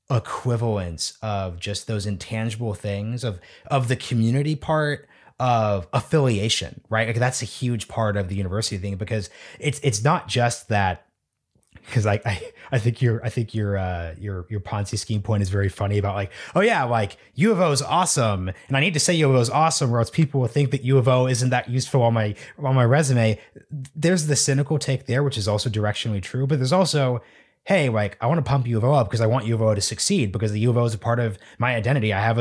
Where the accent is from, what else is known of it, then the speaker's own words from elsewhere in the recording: Oregon, United States; I'm from Oregon and you went to Michigan.